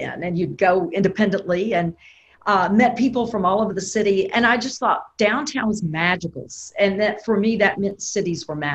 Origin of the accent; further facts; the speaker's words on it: Memphis, Tennessee, United States; since I was very young, growing up in South Memphis, I've always had this passion for cities.